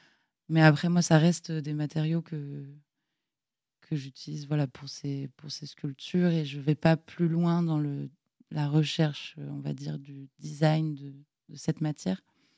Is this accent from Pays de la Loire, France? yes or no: yes; Saint-Nazaire, Pays de la Loire, France; Voilà, je suis originaire de Saint-Nazaire.